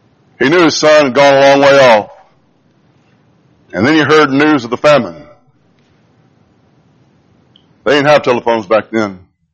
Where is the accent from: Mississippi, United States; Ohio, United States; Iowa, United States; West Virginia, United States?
Mississippi, United States; Grenada; Years ago, when I was growing up in Mississippi, I lived in a small town called Grenada.